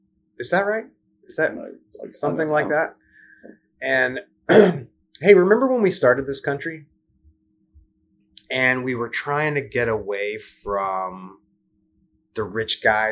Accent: Lubbock, Texas, United States; also born or lived in Dallas–Fort Worth; I grew up mostly in Lubbock. I spent some time in DFW.

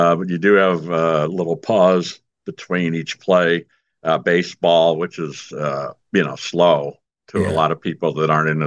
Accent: St. Louis, Missouri, United States; and then I came back to my hometown here in St. Louis and started my own PR firm.

